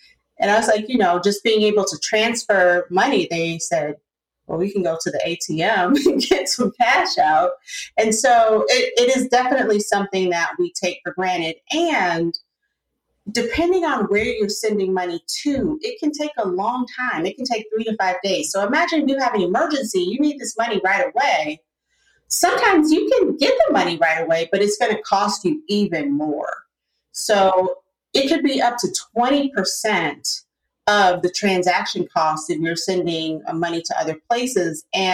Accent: Detroit, Michigan, United States; So yes, as you said, I grew up in Detroit and it was just a regular childhood in Detroit trying to figure out what exactly I wanted to do.

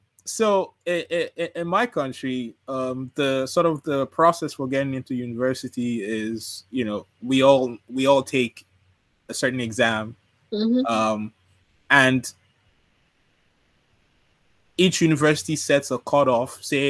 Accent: Nigeria; in my country, I'm from Nigeria.

